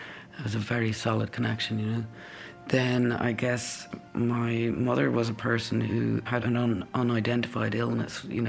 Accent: Ireland; It was uncool to be Irish. You wouldn't dream of singing your Irish accent.

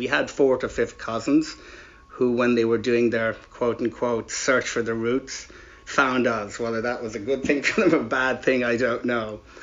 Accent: Ireland; moved away as an adult; I decided I was going to go off to work in England. So being Irish there was actually really bad at the time.

